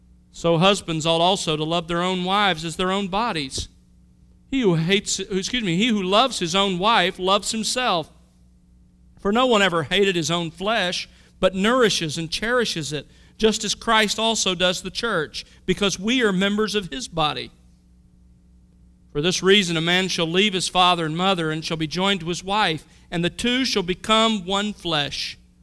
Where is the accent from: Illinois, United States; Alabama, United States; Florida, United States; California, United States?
Alabama, United States; Mobile; I grew up in Mobile, Alabama, as you know, and during the summer, I'll never forget those hot August practices.